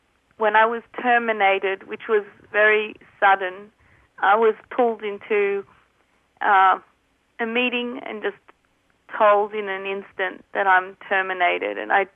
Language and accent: English; Australia; moved away as an adult; now in United States; I'm from Australia on a work visa.